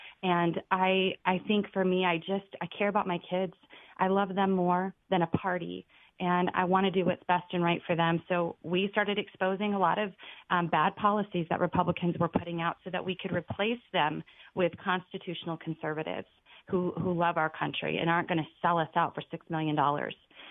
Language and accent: English; United States; I'm an American. I'm a Christian. I'm a mother. I'm an American.